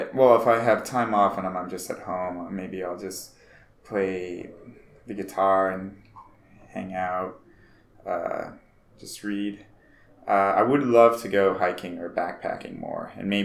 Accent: Colorado, United States; I am from Colorado, so I do like South Park, but I haven't seen many of the new episodes.

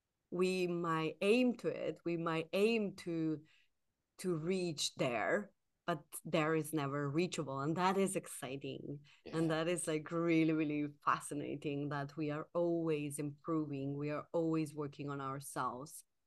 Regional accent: Slovenia; English is a second language; now in Sweden; I've been in Sweden 10 years now, and every time I go back to my home country, to Slovenia, I find so much appreciation for my country.

